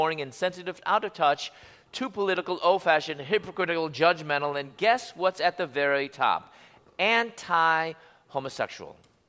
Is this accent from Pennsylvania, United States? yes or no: no; Chicago, Illinois, United States; I'm from Chicago. I was living in Louisville, Kentucky.